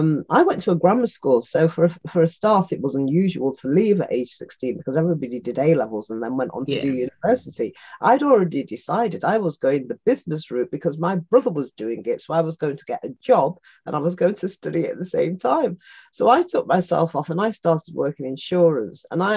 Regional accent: England, United Kingdom; born there; because I was born in England. My mum was one of the people from Jamaica who came over. She came over in 1955.

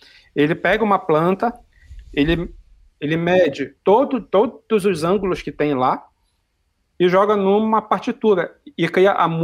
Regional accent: Belém, Pará, Brazil; pra quem não sabe, eu sou de Belém.

